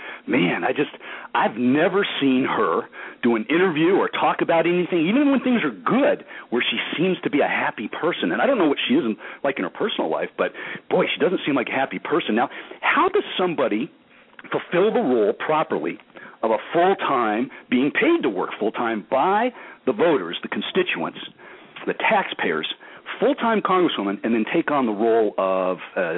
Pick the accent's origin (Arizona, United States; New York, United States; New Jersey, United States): Arizona, United States; also born or lived in Southern California; now in Florida, United States; Yeah, I've learned the hard way growing up in Arizona and Southern California, now living in Florida.